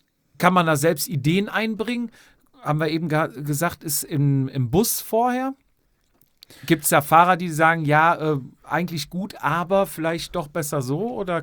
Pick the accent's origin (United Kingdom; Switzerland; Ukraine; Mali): United Kingdom; England; ich bin Engländer